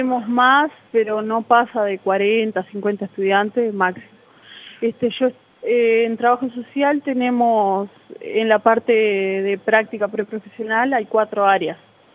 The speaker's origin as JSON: {"language": "Spanish", "region": "Tacuarembó", "country": "Uruguay", "said": "soy de Tacuarembó y tenemos una forma particular de hablar"}